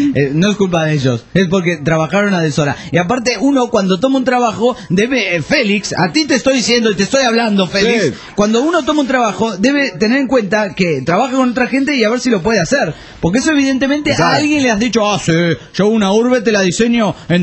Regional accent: Costa Rica; Soy de Costa Rica.

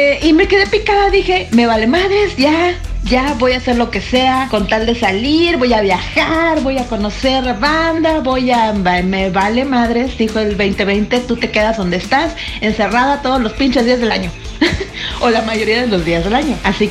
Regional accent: Chiapas, Mexico; de Chiapas, por si queda alguna duda.

